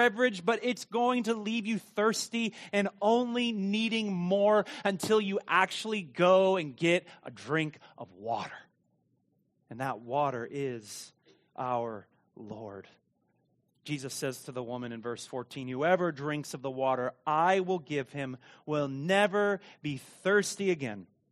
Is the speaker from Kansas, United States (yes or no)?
yes; Meade, Kansas, United States; Where I grew up in Meade, Kansas, we had a lake.